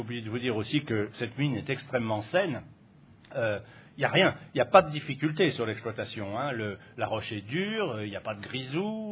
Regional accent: Provence-Alpes-Côte d'Azur, France; Alors évidemment, quand on est provençal

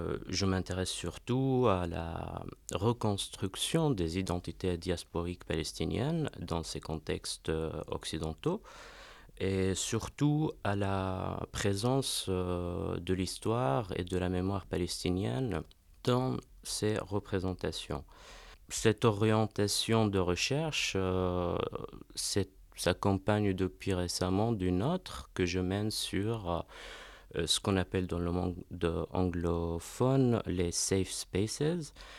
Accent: Jordan; French is a second language; je viens de Jordanie.

